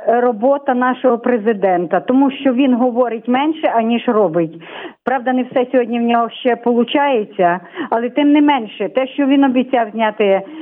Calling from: Lutsk, Volyn Oblast, Ukraine; з Луцька.

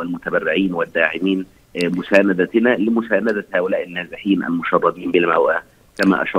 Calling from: Cairo, Cairo Governorate, Egypt; يسعدني ويشرفني أن أنا أكون معكم من القاهرة

